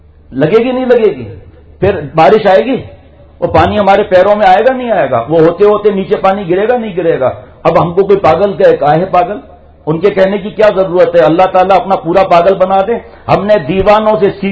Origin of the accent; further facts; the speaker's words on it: Karachi, Sindh, Pakistan; born there; ہم گاؤں کے رہنے والے ہیں جی، گاؤں کے رہنے والے ہم لوگ، تو اگر پیدائش میری تو کراچی میں بھی، لیکن گاؤں تو پہلے شروع میں جاتے تھے،